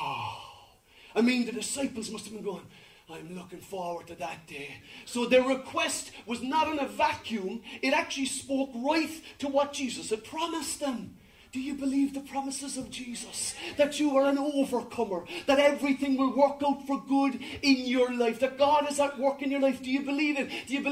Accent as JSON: {"language": "English", "country": "Ireland", "said": "And we think to ourselves, because we're Irish, the cheek of you. How dare you ask that? But that's because we're Irish."}